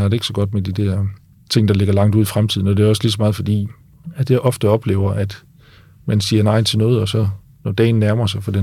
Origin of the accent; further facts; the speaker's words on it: Aarhus, Central Denmark Region, Denmark; Og for eksempel, nu kommer jeg fra Aarhus, og vi sidder herude på Dragør der.